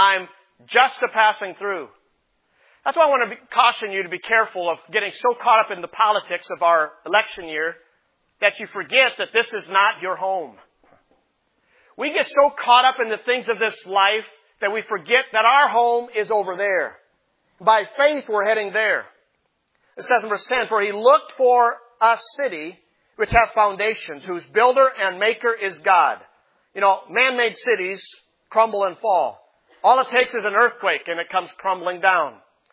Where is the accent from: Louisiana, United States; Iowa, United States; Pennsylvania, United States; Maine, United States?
Iowa, United States; You know, I grew up in winter in Iowa.